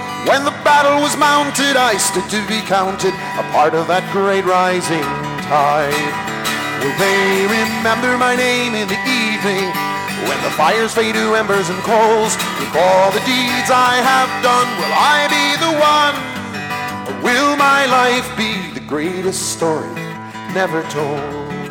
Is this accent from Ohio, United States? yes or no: no; Milwaukee, Wisconsin, United States; my hometown team, the Milwaukee Braves, hosted the true center of the axis of evil, the New York Yankees.